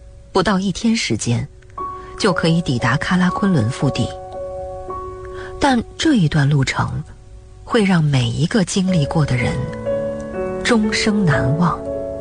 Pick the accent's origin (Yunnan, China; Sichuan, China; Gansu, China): Gansu, China; Zhuanglang; 来到了我的家乡甘肃省庄浪县孔沟村。